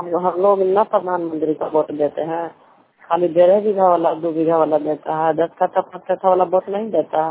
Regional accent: Bihar, India; घर खरवार है, अपना ब्लॉक के रहने वाले हूँ, जिला नालंदा।

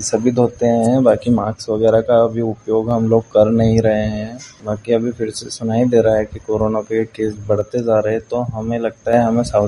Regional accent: Hariyali, India; और मैं ग्राम हरियाली से हूँ।

